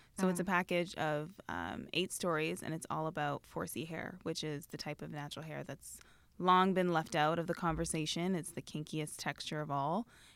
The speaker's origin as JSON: {"language": "English", "country": "Canada", "said": "It's my fun fact around here. I'm Canadian. I have met Trudeau one time."}